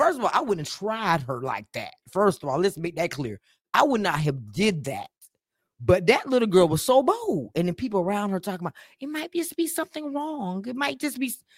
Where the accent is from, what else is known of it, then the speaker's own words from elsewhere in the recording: South Carolina, United States; It could be a sprinkle in the South. You know, I'm from South Carolina.